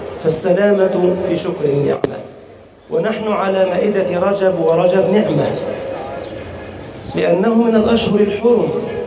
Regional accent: Egypt; أمن بلدنا مصر يا أكرم الأكرمين. اللهم اجعل بلدنا مصر أمناً أماناً

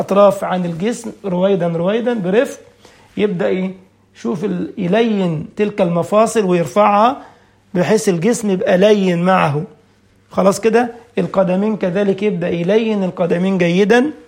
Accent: Egypt; وأثناء بيسموها عندنا في مصر نحنحة المتوفى

